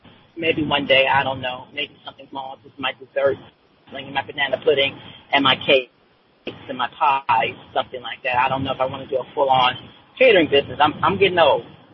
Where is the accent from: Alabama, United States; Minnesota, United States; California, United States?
California, United States; of course, I grew up in California, but we're definitely not a Bible Belt state.